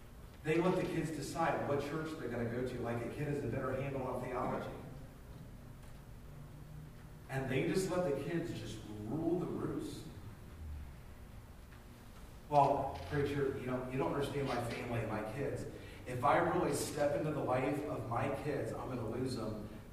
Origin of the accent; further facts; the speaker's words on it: Atlanta, Georgia, United States; We grew up in Atlanta, Georgia, and it was a classic soccer team.